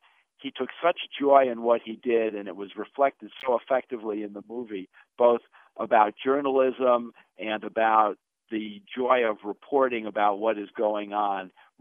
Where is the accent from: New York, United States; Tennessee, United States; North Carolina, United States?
North Carolina, United States; Raleigh; I'm from Raleigh, North Carolina.